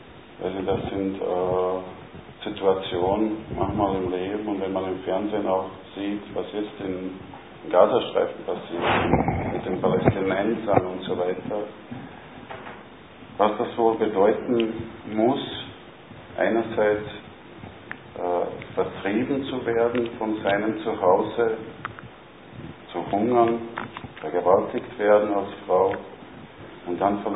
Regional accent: Bosnia & Herzegovina; now in Austria; Ich komme selbst aus Bosnien, bin relativ lange schon in Österreich.

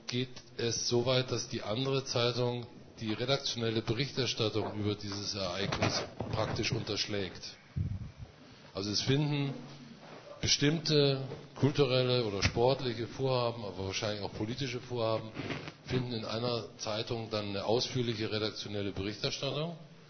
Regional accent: Germany; Und das wäre als Nachbarland der Bundesrepublik für mich als Deutscher beunruhigend.

